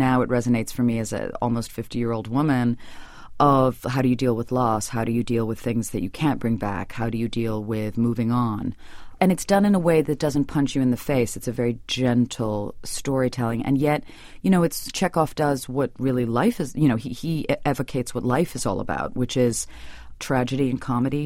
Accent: New York City, New York, United States; I grew up in New York City in a terribly stable environment

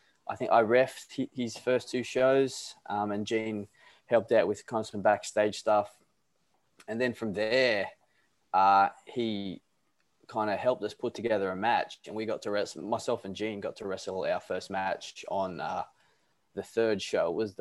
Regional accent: Newcastle, New South Wales, Australia; I was from Newcastle

